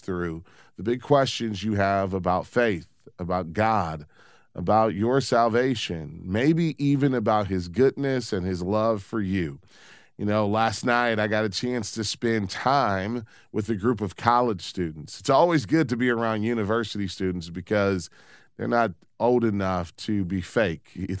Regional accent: Detroit, Michigan, United States; and I'm from Detroit, so I know a little bit about those assembly lines

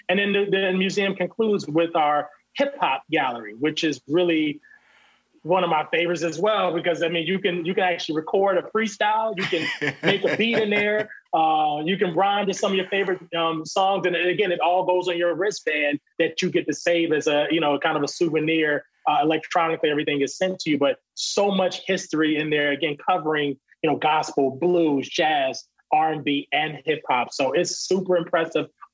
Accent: Virginia, United States; we were just talking about how grateful we are to be from Virginia.

